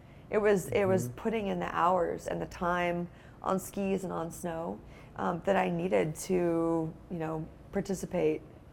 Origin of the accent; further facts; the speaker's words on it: Seattle, Washington, United States; I grew up in Seattle, and so no one skied. Everyone thought I was weird.